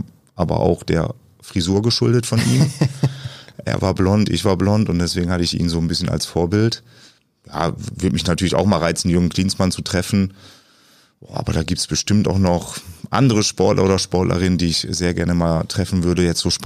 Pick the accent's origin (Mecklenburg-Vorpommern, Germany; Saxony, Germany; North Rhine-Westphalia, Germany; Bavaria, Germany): North Rhine-Westphalia, Germany; Essen; ist natürlich meine Heimatstadt